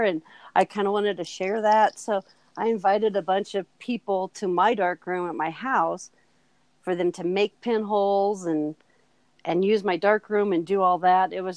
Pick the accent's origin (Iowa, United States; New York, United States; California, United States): Iowa, United States; I'm from the Midwest actually. That's in Iowa, farm country. I grew up painting and drawing and doing all that.